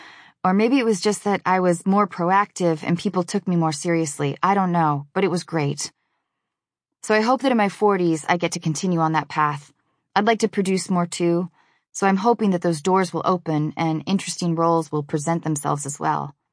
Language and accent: English; Seattle, Washington, United States; But the stoner dudes I grew up with in Seattle